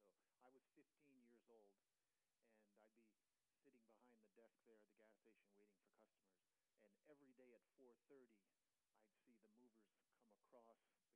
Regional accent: Connecticut, United States; I was raised in Connecticut. I went to parochial schools.

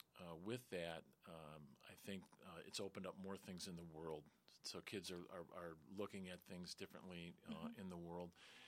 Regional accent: Racine, Wisconsin, United States; I was born and raised in Racine, and I am also a graduate of Racine Unified School District.

